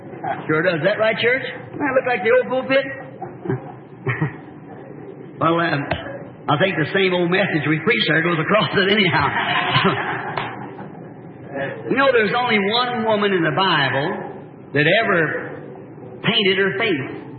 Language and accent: English; the South, United States; Now, I'm a Southerner.